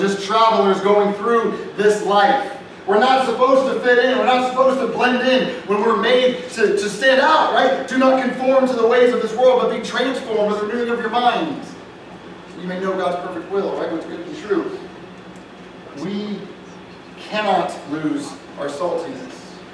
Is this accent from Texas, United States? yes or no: yes; Austin, Texas, United States; And I grew up in Austin, Texas, so we got lots of Christians going to church on Sunday and everything, not me though.